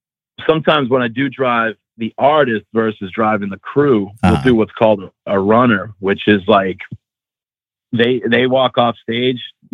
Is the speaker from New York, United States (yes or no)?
no; Massachusetts, United States; You know, I grew up in Massachusetts. I drive in the snow all the time.